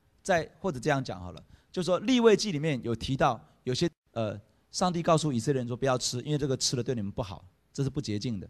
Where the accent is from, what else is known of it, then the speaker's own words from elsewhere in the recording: Taiwan; 感谢上帝，我不是犹太人，感谢上帝，我是台湾人。